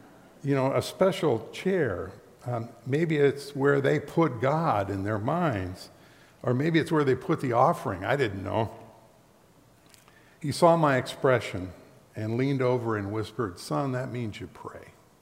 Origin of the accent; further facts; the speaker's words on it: California, United States; born or raised there